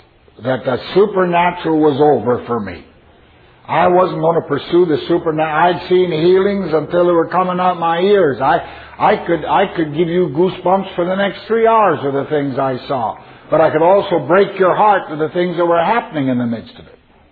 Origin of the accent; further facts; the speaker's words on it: Saskatoon, Saskatchewan, Canada; the latter rain started in my hometown of Saskatoon.